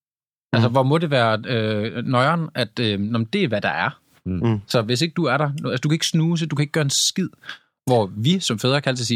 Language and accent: Danish; Tylstrup, North Denmark Region, Denmark; når jeg var hjemme i Tylstrup, hvor jeg kom fra, en lille bitte landsby